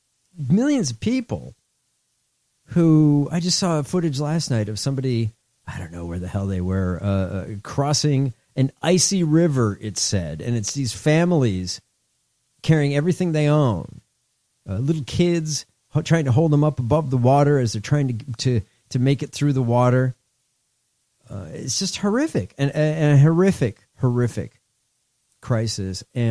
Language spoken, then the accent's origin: English; Illinois, United States; Shame on you, Illinois, my home state.